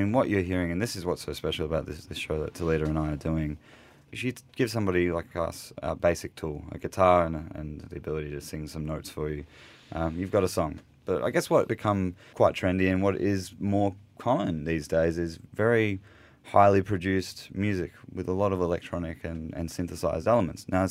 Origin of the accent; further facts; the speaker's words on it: Australia; I'm from Australia, and I had toured a bit in Australia.